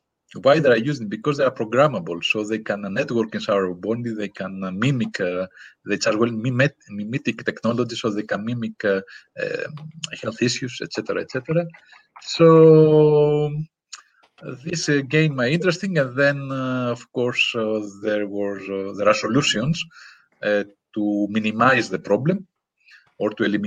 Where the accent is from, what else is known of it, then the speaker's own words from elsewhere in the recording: Crete, Greece; English is a second language; I'm from Greece, actually, indeed, and more specifically, if you want to know, it's from island of Crete, which I love the island.